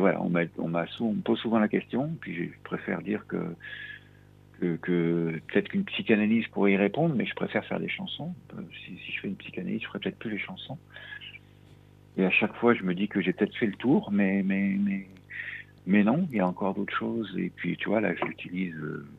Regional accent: Auvergne-Rhône-Alpes, France; Moi, je suis de l'Isère et de la plaine. Je suis même pas un vrai montagnard.

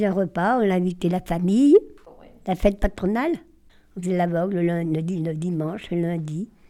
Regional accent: Cervinia, Aosta Valley, Italy; born there; Moi, je suis née à Cervinia, moi.

